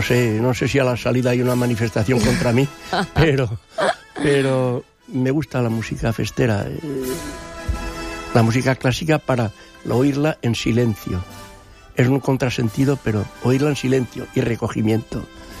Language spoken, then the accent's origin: Spanish; Beneixama, Valencian Community, Spain; he hecho carteles también para mi pueblo, para Benixama.